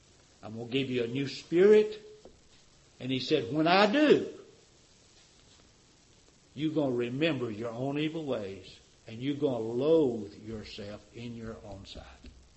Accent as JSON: {"language": "English", "region": "Tennessee", "country": "United States", "tie": "born or raised there", "said": "Boy, I was raised in Tennessee. We got one pair of shoes a year."}